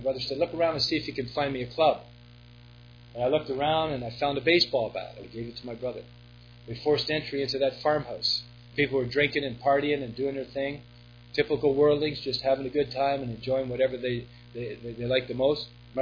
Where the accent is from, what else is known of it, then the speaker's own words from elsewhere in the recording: Peterborough, Ontario, Canada; went back to my hometown, Peterborough, Ontario.